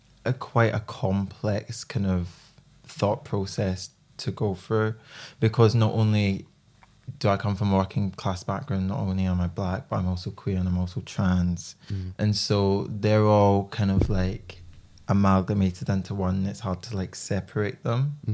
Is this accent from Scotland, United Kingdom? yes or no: yes; Scotland, United Kingdom; And also growing up in Scotland, like Scotland is so